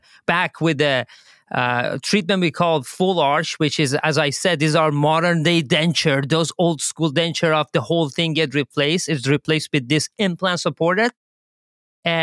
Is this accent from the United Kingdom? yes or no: no; Iran; moved away as an adult; now in United States; I came to the United States to do my PhD. I'm born and raised in Iran. I did my undergrad in Iran.